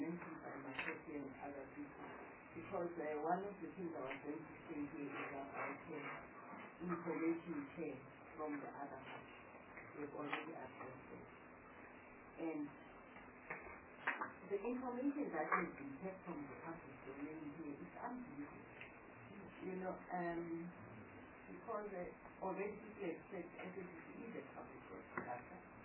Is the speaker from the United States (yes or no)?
no; North West, South Africa; I'm from the Northwest, you know, that brings those people, because we have villages like Masibudule, Stilford Fontaine, where people didn't have access to media.